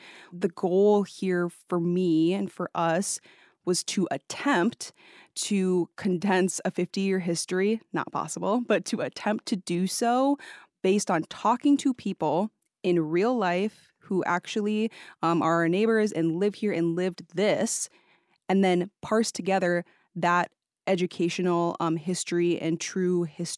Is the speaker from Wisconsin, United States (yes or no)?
yes; Eau Claire, Wisconsin, United States; I grew up in Eau Claire. I was born in Chippewa Falls. I grew up in Eau Claire. I went through the school district here